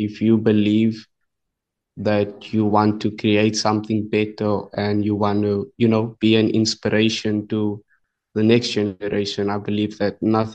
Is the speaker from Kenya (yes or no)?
no; Cape Town, Western Cape, South Africa; I was born and raised here in Cape Town. You know, I'm from Cape Flats. I was born in Mitchells Plain. And then, you know, I grew up in Hanover Park and I was in Athlone